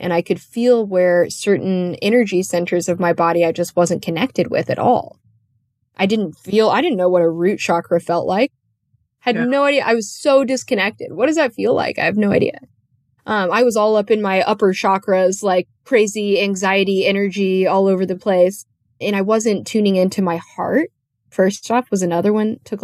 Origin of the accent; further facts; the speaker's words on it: California, United States; I grew up in California. So I feel like that's a prerequisite to growing up in California is you get kind of exposed to that culture.